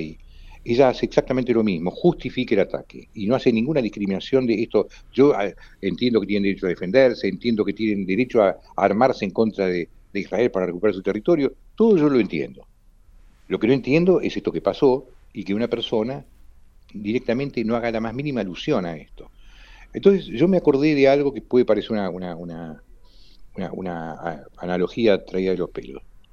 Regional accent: Argentina; yo soy argentino, ¿no? Yo nunca quise emigrar y yo soy judío, pero mi patria es Argentina.

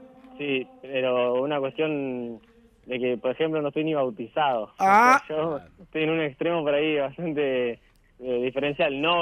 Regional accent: Rosario, Santa Fe, Argentina; uno como rosarino vivió toda la vida aquí, conoce un poco la catedral

